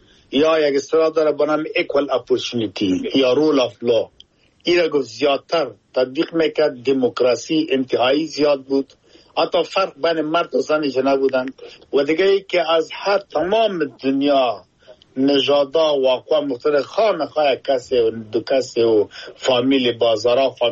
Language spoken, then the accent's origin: Persian; Afghanistan; now in United Kingdom; ما افغان هستم در انگلستان زندگی می کنم، این که خودم افغان هستم مسلمان